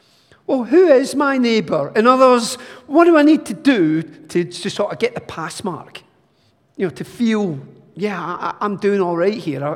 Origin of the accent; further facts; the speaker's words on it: England, United Kingdom; Boom, we're English, we're British, we don't talk about that sort of thing here.